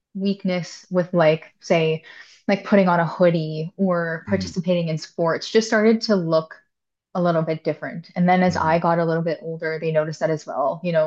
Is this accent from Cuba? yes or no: no; Langbank, Saskatchewan, Canada; I originally am from a very little town in southeast Saskatchewan called Langbank.